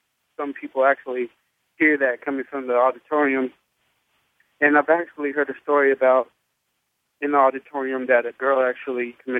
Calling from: California, United States; from California.

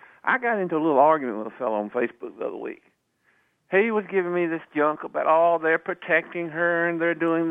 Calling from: Virginia, United States; from Virginia.

